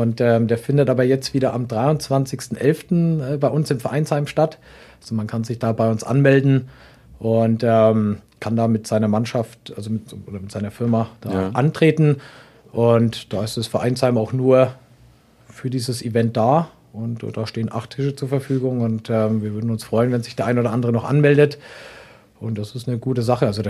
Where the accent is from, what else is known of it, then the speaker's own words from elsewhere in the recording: Bamberg, Bavaria, Germany; now in Braunschweig, Germany; Manchmal hört man das noch, wenn ich nach Bamberg zurückgehe, dann sagen sie, ich hätte meinen Dialekt verloren.